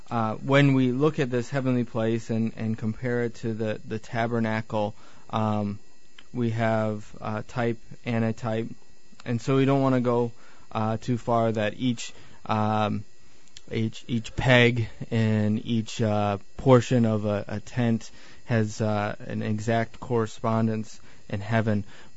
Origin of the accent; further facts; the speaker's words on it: Michigan, United States; I'm from Michigan. Gotta love the snow.